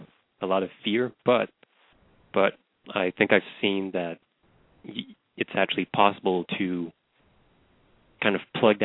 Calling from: Canada

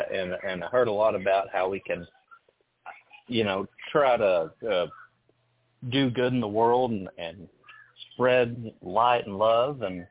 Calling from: Arkansas, United States; I'm calling from Northeast Arkansas.

